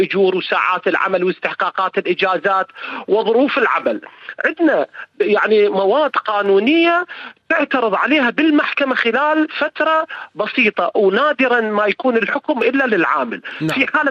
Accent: Iraq; لأن إحنا عندنا بالعراق تختلف قوانين الخدمة المدنية

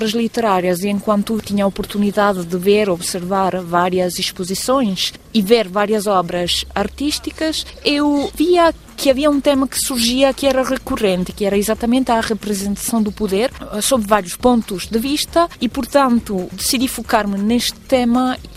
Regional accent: Venice, Veneto, Italy; eu moro numa cidade que é a rainha, digamos assim, das artes visuais, porque sou de Veneza

